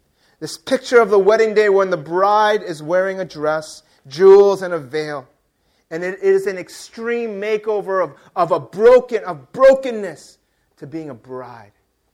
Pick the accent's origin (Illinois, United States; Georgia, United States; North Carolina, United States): Illinois, United States; Chicago; I grew up in Chicago, which is a city in the United States, and they have this baseball team.